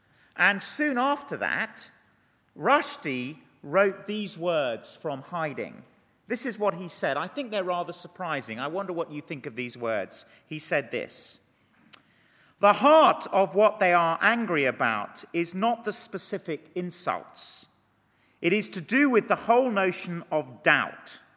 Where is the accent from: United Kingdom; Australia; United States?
United Kingdom; England; an interesting experience being an Englishman abroad for the last 10 weeks.